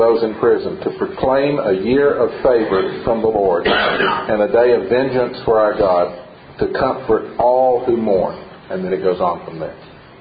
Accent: Jefferson City, Tennessee, United States; also born or lived in Oak Ridge; I was born in Oak Ridge. I grew up in Jefferson City.

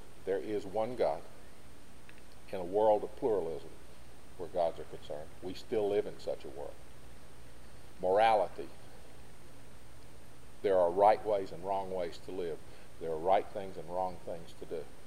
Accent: Tennessee, United States; I come from East Tennessee. You ever been there? You ever been up in the Smokies and looked out over some of those vistas?

